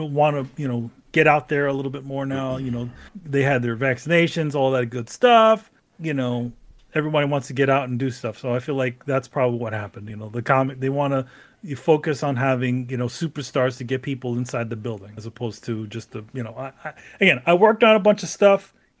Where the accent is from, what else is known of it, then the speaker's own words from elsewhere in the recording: New York, United States; New York Comic Con's, that's the local show. It's in my hometown.